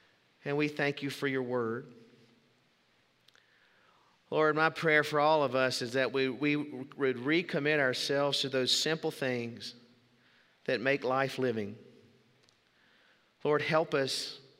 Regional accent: Waco, Texas, United States; We say, where are you from? What kingdom? We say, we're from Waco.

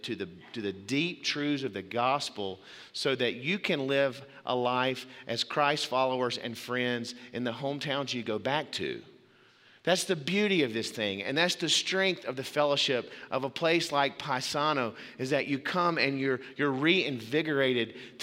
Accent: Meridian, Mississippi, United States; I grew up in Meridian, Mississippi. There was a little town not far from there called Yantley, Alabama.

